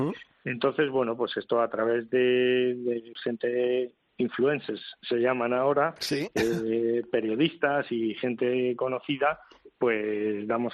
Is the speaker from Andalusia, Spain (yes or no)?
no; San Sebastián, Basque Country, Spain; yo soy de San Sebastián y de la Real, por supuesto.